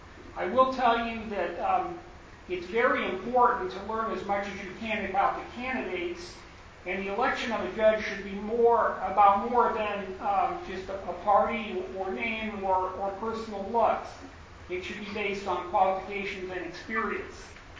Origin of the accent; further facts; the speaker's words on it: Springfield, United States; I'm from Springfield. My grandfather came over here from England and was a coal miner. My father worked in the coal mine.